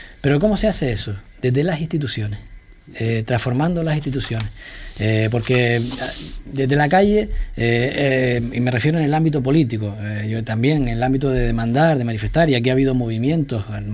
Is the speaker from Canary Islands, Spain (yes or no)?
yes; San Bartolomé de Tirajana, Canary Islands, Spain; yo que soy de allí, de San Bartolomé, de Tirajana